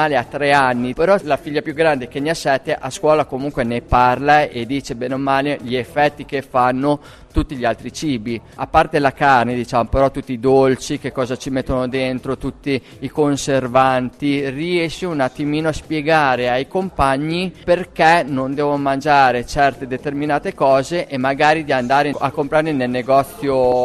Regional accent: Gambettola, Emilia-Romagna, Italy; vengo da Gambettola, in provincia di Cesena.

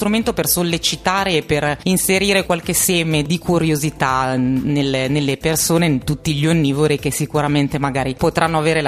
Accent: Liguria, Italy; now in Milano, Italy; vengo dalla Liguria, quindi zona di mare, e sono stata poi adottata ovviamente da Milano, sono venuta a studiare qua e poi sono rimasta qua.

